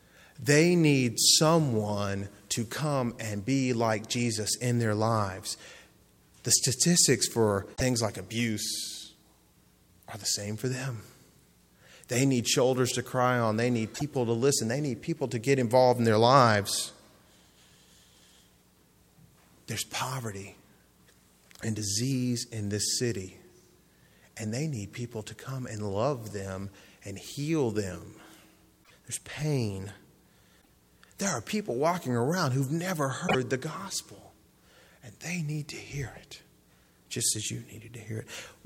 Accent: Alabama, United States; I'm from Alabama. Great place.

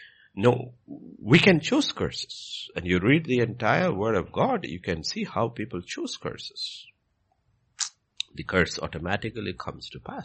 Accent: India; Because I'm Indian by birth.

